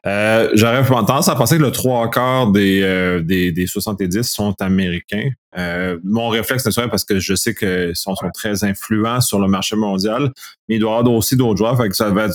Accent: Canada; En tant que Canadien, on est habitué avec le marché américain

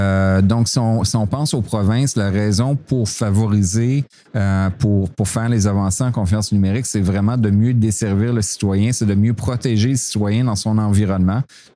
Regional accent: Quebec, Canada; born there; Moi, je suis né au Québec.

